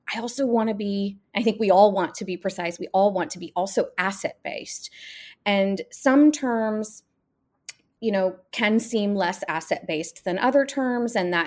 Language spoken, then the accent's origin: English; United States; first language Gujarati; English is a second language; so I'm Indian American and I spoke Gujarati in the home. That was my first language, actually. And then I learned English when I went to preschool.